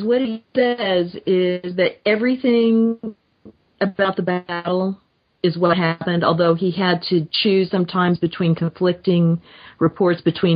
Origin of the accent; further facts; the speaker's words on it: Kansas, United States; now in Texas, United States; I grew up in Kansas. I'm living in Texas